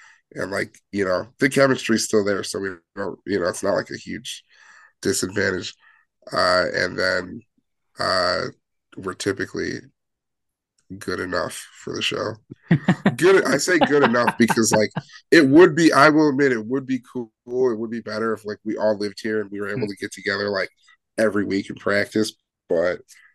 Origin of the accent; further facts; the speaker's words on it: Chicago, Illinois, United States; we're all from Chicago or the Chicagoland area.